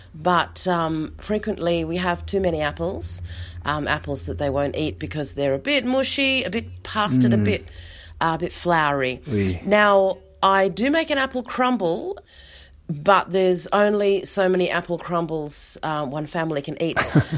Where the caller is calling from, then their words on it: Sydney, New South Wales, Australia; I'm calling from Sydney, Australia.